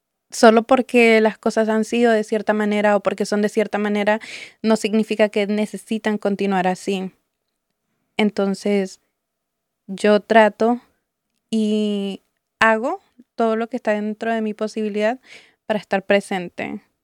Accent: Mexico City, Mexico; yo de niña en la Ciudad de México, mi papá era policía en la ciudad

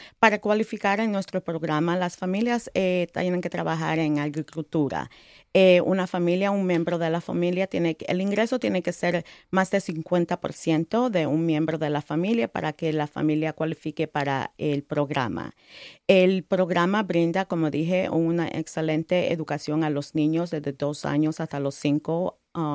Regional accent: Ecuador; soy ecuatoriana, muy orgullosa de mi cultura.

